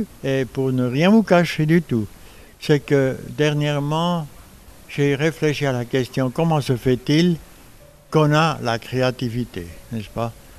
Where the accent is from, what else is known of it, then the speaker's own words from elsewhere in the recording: Switzerland; ce que j'ai moi-même en tant que Suisse imaginé lorsque j'aimerais inviter quelqu'un.